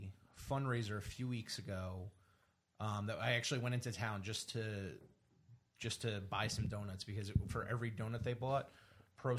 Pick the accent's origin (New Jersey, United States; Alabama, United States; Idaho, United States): New Jersey, United States; Bayonne; in my hometown of Bayonne.